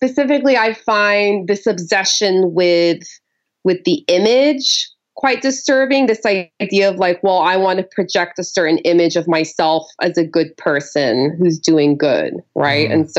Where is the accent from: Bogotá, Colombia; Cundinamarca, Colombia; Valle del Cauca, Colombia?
Valle del Cauca, Colombia; Cali; growing up in Cali, right? Where like I'm going to, you know, a private school where everyone's being taught English.